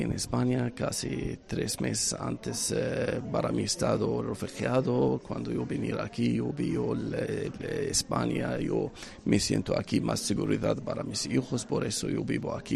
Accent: Kuwait; born there; Spanish is a second language; also born or lived in Egypt; Cuando yo nací en Kuwait, hay guerra en el año 90, después yo fui a Egipto

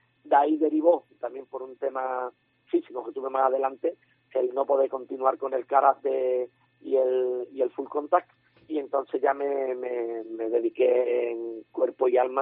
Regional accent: Cádiz, Andalusia, Spain; born there; also born or lived in San Fernando; now in Chiclana, Spain; yo nací en Cádiz, yo he estado viviendo en San Fernando muchísimos años. Cierto es que hace 5 años, 6 años ya va a ser, que me fui a vivir a Chiclana

